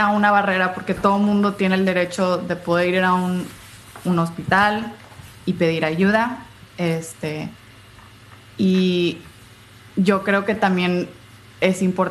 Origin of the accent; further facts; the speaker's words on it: United States; porque soy estadounidense, porque tengo el color de piel que tengo, porque hablo y domino el idioma